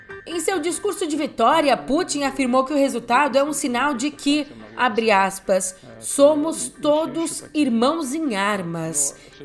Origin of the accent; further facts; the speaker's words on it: São Paulo, Brazil; eu sou daqui de São Paulo